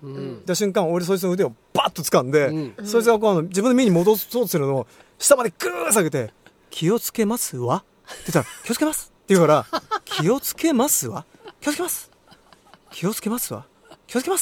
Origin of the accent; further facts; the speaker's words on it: Kansai, Japan; accent: Kansai dialect; 俺も関西弁だ、